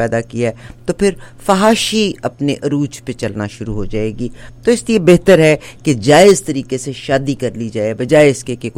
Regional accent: Pakistan; میں پاکستان سے تعلق رکھتی ہوں.

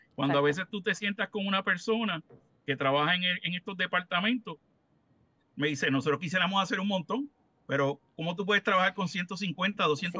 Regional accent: Puerto Rico; a nosotros como puertorriqueños

